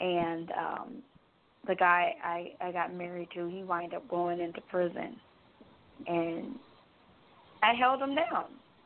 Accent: Phoenix, Arizona, United States; Well, I am from Phoenix, Arizona. Shout out to Phoenix.

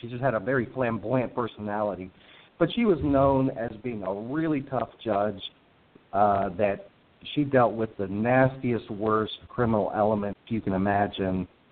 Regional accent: Miami, Florida, United States; born there; My family, I was born down in Miami, Florida.

